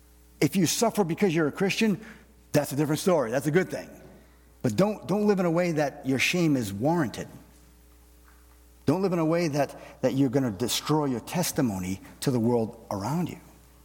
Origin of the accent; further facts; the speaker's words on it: Massachusetts, United States; we grew up in Massachusetts, a lot of Portuguese there.